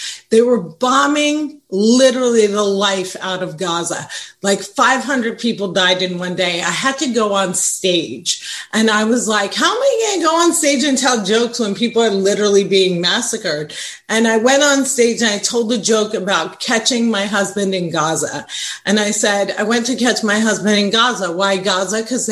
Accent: United States; And growing up in the United States, I had one dream and one dream only.

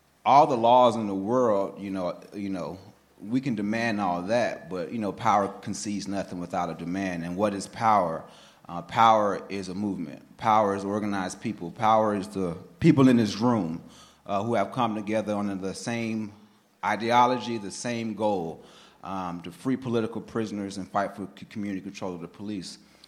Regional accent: Jacksonville, Florida, United States; So I'm from Jacksonville, and Jacksonville is in the Black Belt, in the South, the heart of the South. Love that city, but it's Jacksonville, it's in the South. Jacksonville represent Duval.

